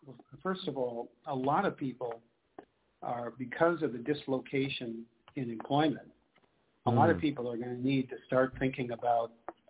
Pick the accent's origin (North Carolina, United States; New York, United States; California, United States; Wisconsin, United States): Wisconsin, United States; Madison; But maybe that comes from my Midwestern background and Midwestern work ethic. You know, I grew up in Wisconsin, in Madison, Wisconsin. I went to the University of Wisconsin.